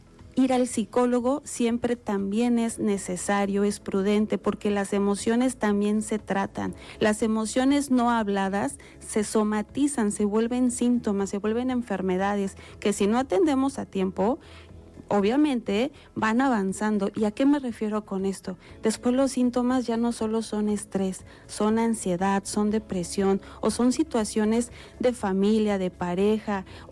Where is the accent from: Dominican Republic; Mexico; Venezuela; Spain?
Mexico; un día donde todavía tenemos muchas emociones derivadas del partido que todos vivimos como mexicanos en el Mundial.